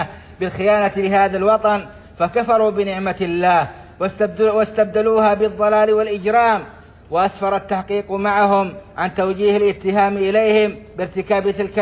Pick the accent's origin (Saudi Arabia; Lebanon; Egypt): Saudi Arabia; لقد علمتم ما قامت به بلادنا السعودية أيدها الله